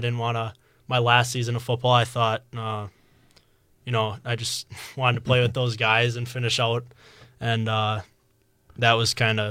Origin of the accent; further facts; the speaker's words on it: Eagle River, United States; just growing up in Eagle River, all of my friends played football.